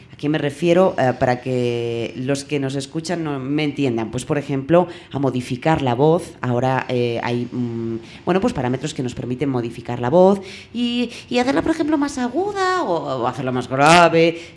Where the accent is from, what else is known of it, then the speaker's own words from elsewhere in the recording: Spain; al menos en mi país, en España